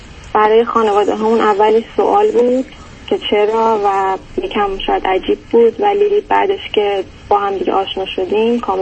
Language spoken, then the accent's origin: Persian; Iran; من از ایران اومدم.